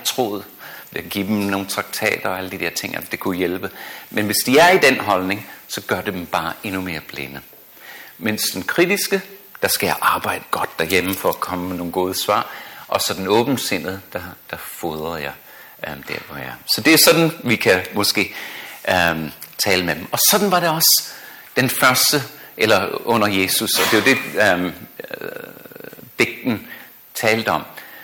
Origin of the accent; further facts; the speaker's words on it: Australia; da jeg voksede op i Australien.